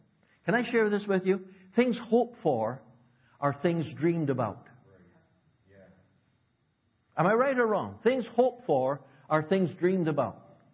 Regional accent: Alberta, Canada; You know that we come from Alberta.

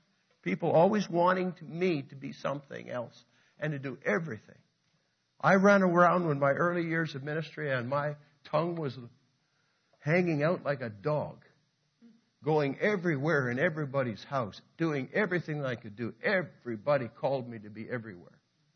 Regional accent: Saskatchewan, Canada; also born or lived in Sarnia, Ontario / Alberta; But seeing we're from Saskatchewan, I was actually born in Sarnia, Ontario, but I was raised in Alberta, Saskatchewan. And my wife does come from Saskatchewan, so we are from that, and we call ourselves Westerners because of it originally.

